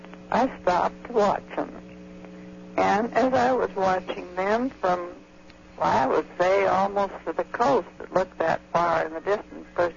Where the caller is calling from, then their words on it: Portland, United States; I'm calling from Portland.